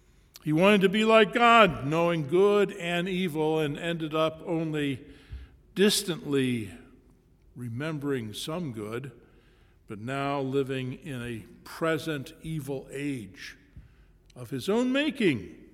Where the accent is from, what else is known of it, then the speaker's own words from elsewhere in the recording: Illinois, United States; And because we're from Illinois, that's a good candidate for us, Lincoln.